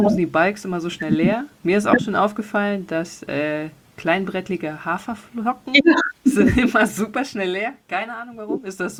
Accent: Cologne, North Rhine-Westphalia, Germany; weil ich es als Kölnerin halt geil finde, mir am Kiosk Süßigkeiten zu kaufen

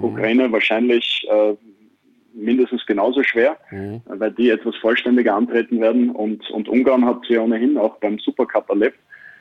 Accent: Austria; als Österreicher bist du in keinem Duell Favorit

